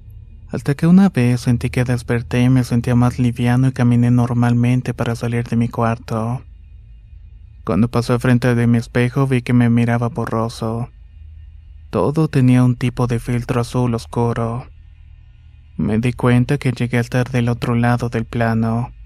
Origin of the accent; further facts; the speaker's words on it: Caracas, Capital District, Venezuela; Soy de Caracas, Venezuela, y esto que les voy a contar comenzó cuando tenía alrededor de 6 o 7 años.